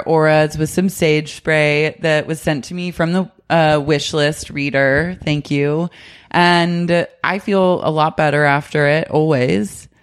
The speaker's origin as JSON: {"language": "English", "region": "Oklahoma", "country": "United States", "tie": "born or raised there", "said": "Yeah, I grew up with cicadas in Oklahoma"}